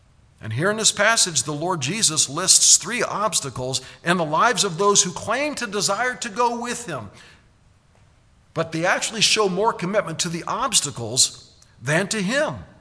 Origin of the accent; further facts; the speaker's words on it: Colorado, United States; I'm from Colorado. I climb mountains.